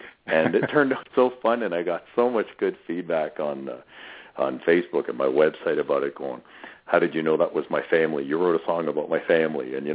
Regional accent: Sudbury, Ontario, Canada; in Kingston and in my hometown of Sudbury

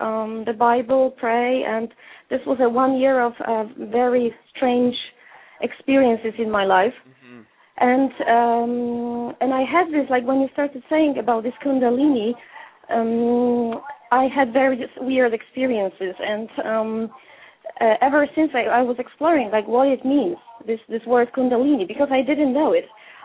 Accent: Poland; English is a second language; Hi. I'm coming from Poland, actually, from Europe.

